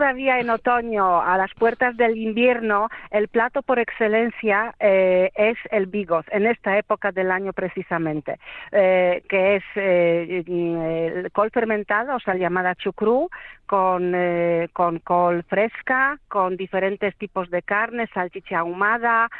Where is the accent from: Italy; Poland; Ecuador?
Poland; Warsaw, Masovian Voivodeship; Spanish is a second language; yo voy a tirar por mi ciudad natal, o sea, por Varsovia